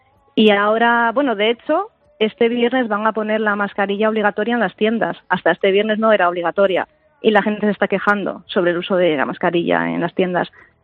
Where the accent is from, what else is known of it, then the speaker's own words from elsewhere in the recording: Asturias, Spain; yo soy de Asturias. En Asturias ahora es obligatorio el uso de la mascarilla en todos sitios y aquí no